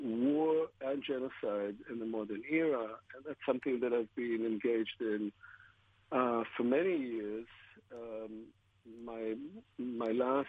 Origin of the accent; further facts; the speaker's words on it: Israel; I was raised in Israel